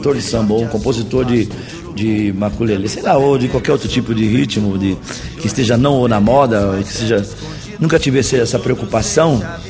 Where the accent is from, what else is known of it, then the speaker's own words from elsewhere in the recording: Brazil; na Zona Leste, que é a minha, de onde eu venho, de onde eu sou, onde eu fui criado